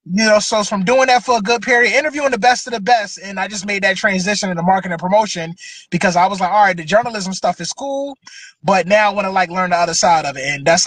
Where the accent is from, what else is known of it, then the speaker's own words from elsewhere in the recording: Philadelphia, Pennsylvania, United States; Obviously, I'm from Philly, you know what I mean?